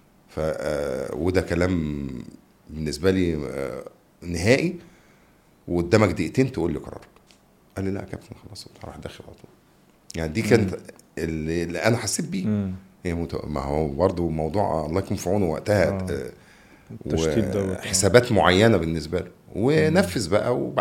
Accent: Egypt; ما فيش في الكوره اللي عندنا في مصر

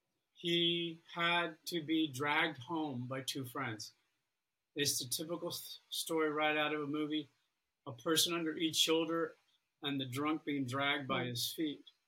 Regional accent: Florida, United States; But in the late 60s, early 70s, growing up in Florida, there was a lot of drugs.

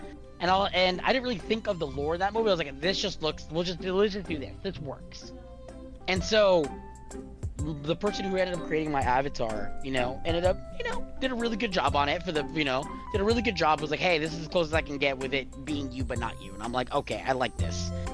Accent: California, United States; I am from California, PST time.

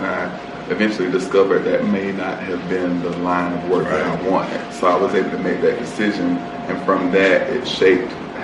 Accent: Waycross, Georgia, United States; Two of those portions that you only get in growing up in South Georgia.

